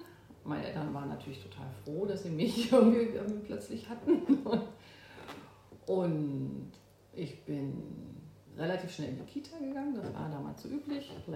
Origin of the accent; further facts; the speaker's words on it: Berlin, Germany; Okay, ich bin 1972 im Sommer geboren in Berlin und bin im Prenzlauer Berg und in Lichtenberg aufgewachsen. Und die Mauer ist gefallen, als ich gerade 18 geworden bin.